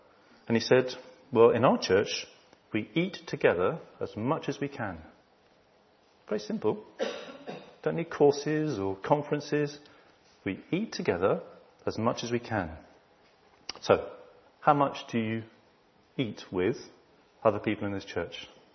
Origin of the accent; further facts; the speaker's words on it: South East England, United Kingdom; And I think as Southern English people, our home is what? Our castle.